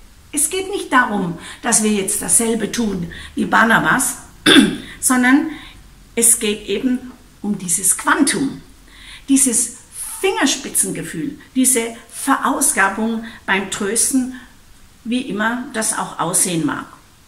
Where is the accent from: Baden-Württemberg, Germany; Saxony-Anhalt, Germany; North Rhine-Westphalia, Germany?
Baden-Württemberg, Germany; Also bei uns, wo ich herkomme, im Ländle, bei den Schwaben, da wäre das eine echte Herausforderung.